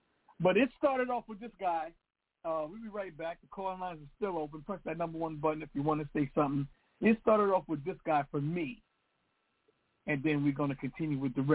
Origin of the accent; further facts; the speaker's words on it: Jamaica; You know, I'm a Jamaican, and I hear Jamaican music all my life.